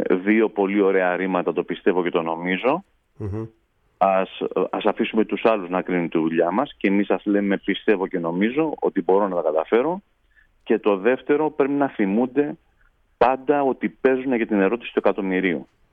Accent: Lachi, Peloponnese, Greece; Κατάγομαι από το Λάχη, από τα Βάτικα. Ένα πολύ ωραίο μέρος, βγάζει ναυτικούς, πολλούς.

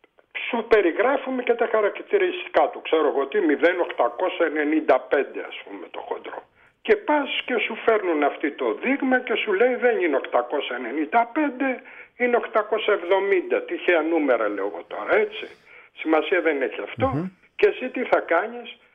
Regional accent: Volos, Thessaly, Greece; γεννήθηκα Θεσσαλονίκη αλλά μεγάλωσα στο Βόλο.

